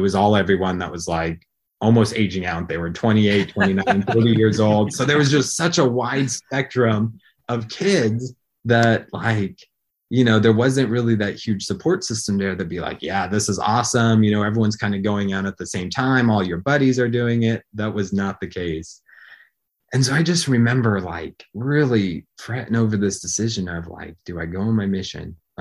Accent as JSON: {"language": "English", "region": "Arizona", "country": "United States", "tie": "born or raised there", "also_born_or_lived": "San Diego", "said": "so I grew up in Arizona, moved down to San Diego, and decided that I was going to go to a private Catholic college."}